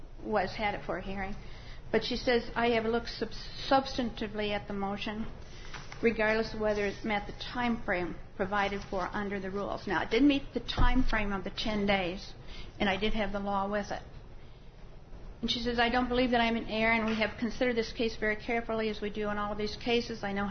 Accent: Morris, Illinois, United States; I'm from Morris, Illinois.

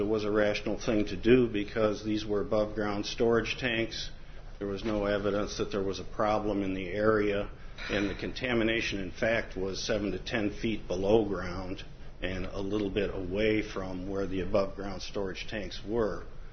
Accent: Peoria, Illinois, United States; from Peoria, representing the Nature Conservancy.

